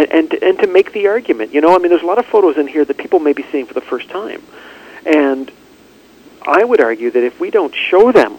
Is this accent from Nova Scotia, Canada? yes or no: yes; Nova Scotia, Canada; I'm from Nova Scotia. I'm a 38-year-old guy from Nova Scotia.